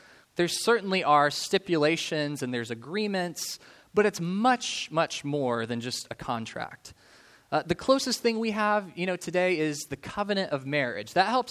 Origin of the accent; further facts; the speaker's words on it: Colorado Springs, Colorado, United States; I'm from Colorado, so this is introduction to the sermon. So I grew up in Colorado Springs, and Colorado Springs has this really famous mountain, Pikes Peak.